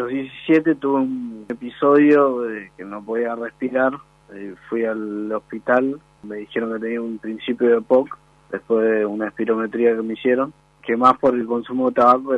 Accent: Corrientes, Argentina; also born or lived in Córdoba; Soy cordobés, pero vi casi toda mi vida en Corrientes

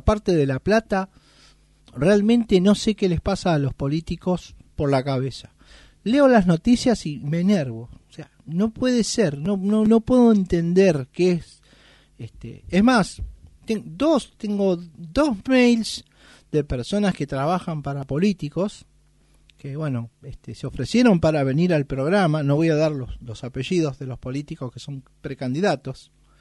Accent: Argentina; Pero bueno, soy argentino, pago impuestos como todo el mundo, trabajo.

